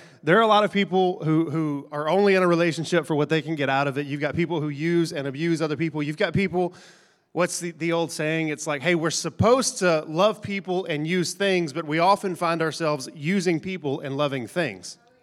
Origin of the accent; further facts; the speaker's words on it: Diana, Texas, United States; So Shelly and I, we grew up in Diana, just north of Longview.